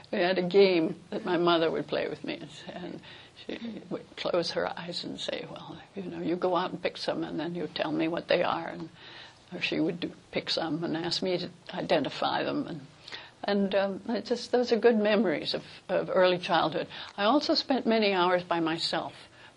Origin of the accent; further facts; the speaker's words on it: New York City, New York, United States; born there; also born or lived in Chile / California; The first decade of my life, I was born in New York, actually, but my parents were living in Chile. My mother went to New York because she'd had difficulty with my sister's birth.